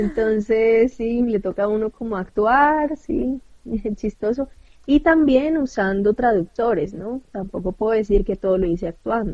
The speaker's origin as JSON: {"language": "Spanish", "country": "Colombia", "said": "Porque yo estaba aburrida un poco de la rutina que tenía en Bogotá, yo soy colombiana."}